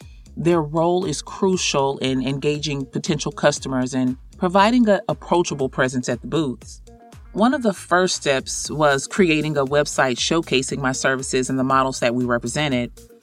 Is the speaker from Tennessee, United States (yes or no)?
no; Atlanta, Georgia, United States; from Atlanta, Georgia.